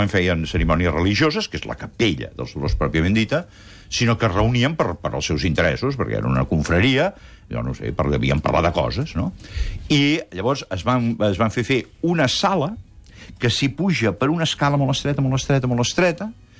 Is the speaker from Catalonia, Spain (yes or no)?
yes; Catalonia, Spain; som els catalans